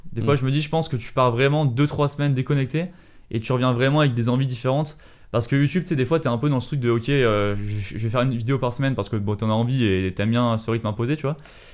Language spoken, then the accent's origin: French; Montélimar, Auvergne-Rhône-Alpes, France; De Montélimar, à côté, à Savas.